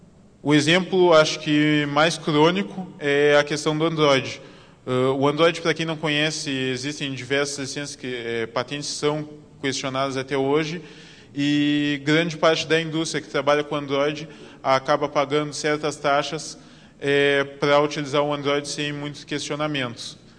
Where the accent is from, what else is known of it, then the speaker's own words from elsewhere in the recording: Brazil; Ainda mais conhecendo que a gente, como bom brasileiro, sempre deixa para a última hora.